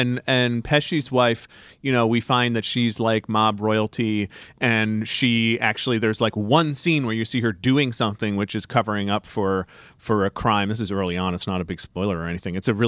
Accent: United States; I'm familiar with this being an Irish American man.

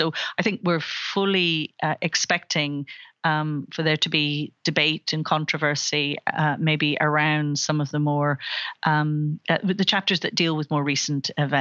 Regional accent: Belfast, Northern Ireland, United Kingdom; I grew up in Belfast

